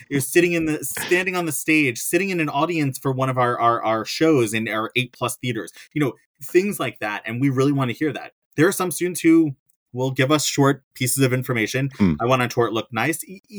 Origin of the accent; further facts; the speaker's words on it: New York, United States; I'm a storyteller. I'm a New Yorker, so I'll tell you that quick story.